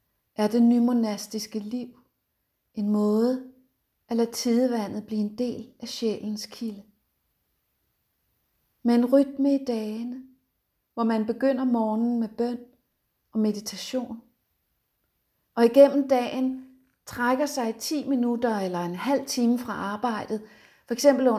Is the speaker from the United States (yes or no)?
no; East Denmark, Denmark; Kender det ikke fra Øst-Danmark, hvor jeg er vokset op og bor.